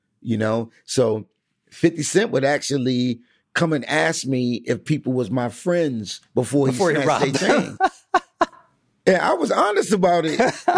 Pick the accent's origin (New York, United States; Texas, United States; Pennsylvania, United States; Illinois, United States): New York, United States; Bronx; I grew up in the South Bronx, and, you know, I've been around, you know, entertainers and gangsters and drug dealers, pimps, all my life.